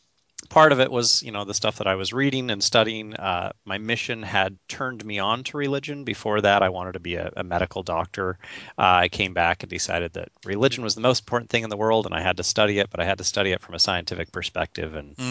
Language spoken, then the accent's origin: English; Morgan, Utah, United States; So I'm originally from Utah, from small town Utah, Morgan, which is just outside of Ogden.